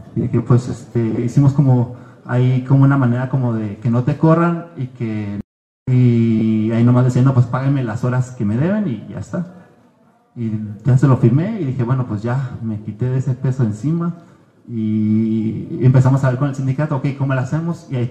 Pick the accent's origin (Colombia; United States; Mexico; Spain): Mexico; moved away; Nosotros somos, pues, soy mexicano y la mayoría de las personas allá pues no son mexicanas, ¿no? Hablan alemán.